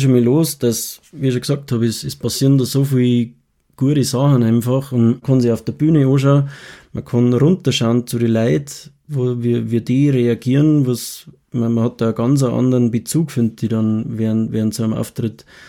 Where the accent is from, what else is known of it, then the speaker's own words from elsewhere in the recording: Oberbergkirchen, Bavaria, Germany; ich bin in einem Musikverein groß geworden. Also da, wo ich halt meine Heimat in Oberbergkirchen ist das.